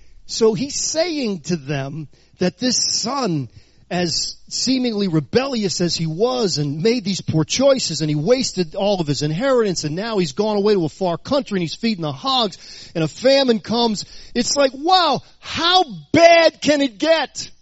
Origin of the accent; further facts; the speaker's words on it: New Orleans, Louisiana, United States; I grew up in New Orleans, you know, so the culture is, you know what the culture is.